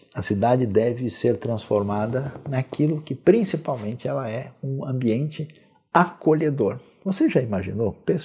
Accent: São Paulo, Brazil; Eu nasci e criei, e me fui criado em São Paulo, minha vida.

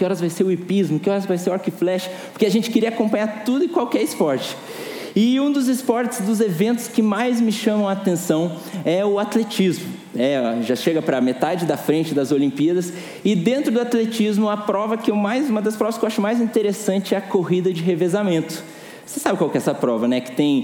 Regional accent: Brazil; como eu sou brasileiro, gosto muito de futebol

